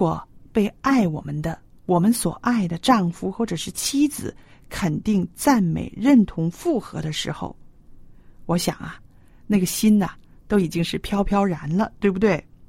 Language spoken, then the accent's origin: Chinese; China; 我们中国人造字很有意思